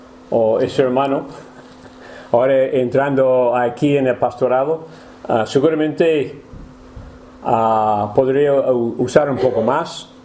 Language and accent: Spanish; United States; Mostra es una ciudad de más de 200.000, pero siendo el único americano en el pueblo